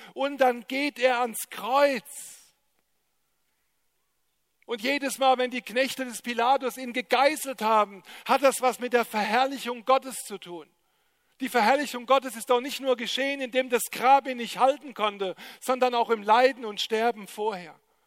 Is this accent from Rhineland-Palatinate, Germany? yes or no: yes; Rhineland-Palatinate, Germany; dass ich als Pfälzer so am Abschluss der OKO jetzt was über eine Weintraube und eine Rebe sagen kann